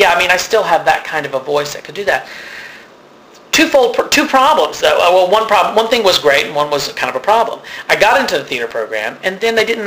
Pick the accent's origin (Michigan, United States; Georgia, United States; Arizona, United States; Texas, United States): Georgia, United States; I grew up in Georgia. It was just not something you did.